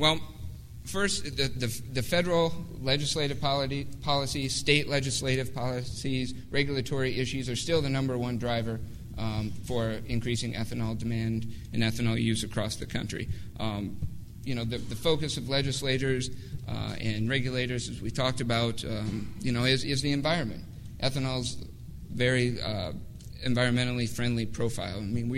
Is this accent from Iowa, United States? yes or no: yes; Iowa, United States; I grew up on a farm in northern Iowa. My hometown's 300 people, and when I go back, you know, there isn't a lot left.